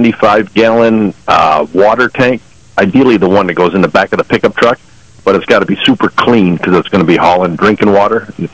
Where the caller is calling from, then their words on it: Mount Morris, New York, United States; Mount Morris, Jim.